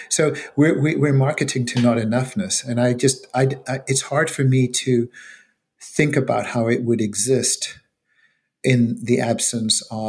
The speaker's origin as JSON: {"language": "English", "country": "South Africa", "tie": "born or raised there", "said": "You know, I grew up in South Africa."}